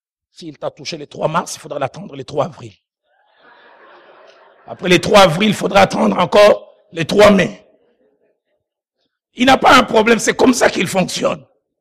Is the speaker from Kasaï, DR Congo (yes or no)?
no; Matadi, Kongo Central, DR Congo; J'ai assisté à une réunion de couple chez nous, au Bas-Congo, à Matadi.